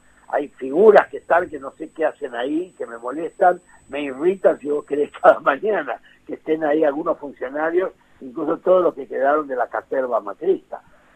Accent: Argentina; como argentino me siento de alguna manera protegido por mi gobierno.

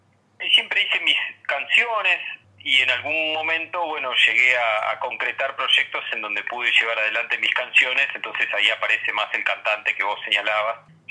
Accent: Buenos Aires, Argentina; Nací en Caballito, pero bueno, después estuve en Mataderos, en Palermo, en distintos barrios, en barracas, viviendo a lo largo de mi vida.

